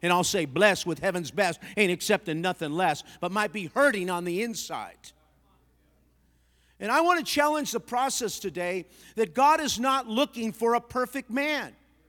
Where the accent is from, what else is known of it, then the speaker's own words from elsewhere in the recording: Los Angeles, California, United States; I grew up in Montevideo, that's tip East L.A.